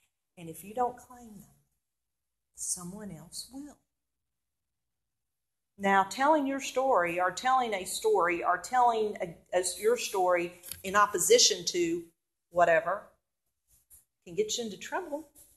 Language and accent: English; the South, United States; But I'm a Southerner. And I don't wave any Confederate flag.